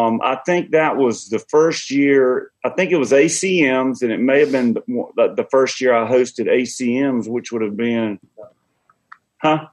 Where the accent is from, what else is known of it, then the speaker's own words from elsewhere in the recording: Georgia, United States; So first of all, I grew up an Atlanta Falcons fan. I'm from Georgia.